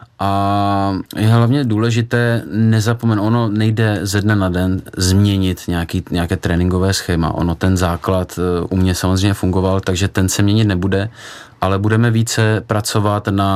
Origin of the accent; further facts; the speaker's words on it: Prague, Czechia; Já zrovna jsem vyrůstal na hájích v Praze